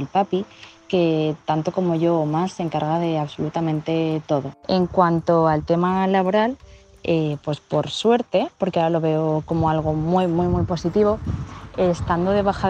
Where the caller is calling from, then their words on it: Valencia, Valencian Community, Spain; de Valencia.